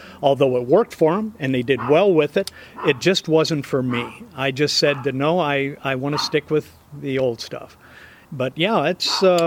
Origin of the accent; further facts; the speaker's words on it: Douglas, Wyoming, United States; also born or lived in Casper; And by the way, I was born in Casper, raised in Douglas, and then went back to Casper.